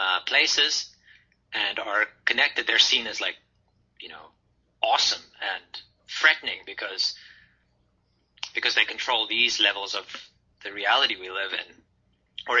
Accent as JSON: {"language": "English", "country": "South Africa", "said": "I felt that as a South African, very attracted to the American culture and wanting to be there and feeling a little bit inferior."}